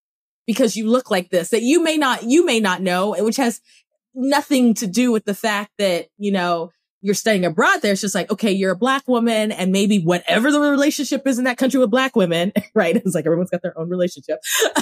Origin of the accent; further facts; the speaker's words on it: Cameroon; I grew up in Cameroon, so the French is there.